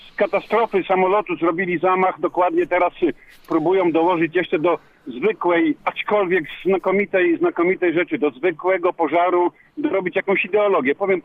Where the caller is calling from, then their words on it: Zielona Góra, Lubusz Voivodeship, Poland; jestem z Zielonej Góry.